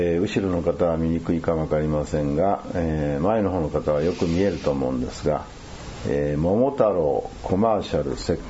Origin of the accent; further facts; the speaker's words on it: Okayama, Japan; 私たち岡山県人にとってはね世にありがたいことでして